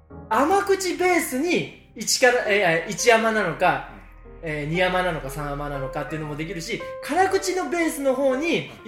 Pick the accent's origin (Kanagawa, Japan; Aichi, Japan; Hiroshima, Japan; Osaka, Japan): Aichi, Japan; 私たち、愛知県民としてはすごく嬉しい